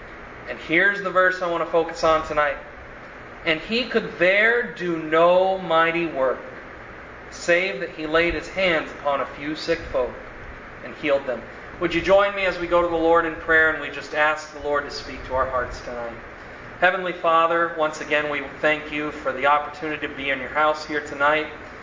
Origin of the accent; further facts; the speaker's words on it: Florida, United States; also born or lived in Texas; I grew up in Central Florida and graduated from high school here. And then I moved out to Texas.